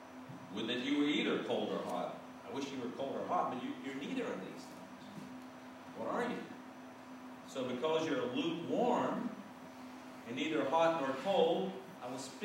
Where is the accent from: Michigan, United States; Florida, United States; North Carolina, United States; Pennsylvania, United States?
North Carolina, United States; Near my hometown in North Carolina, there's a city called Hot Springs.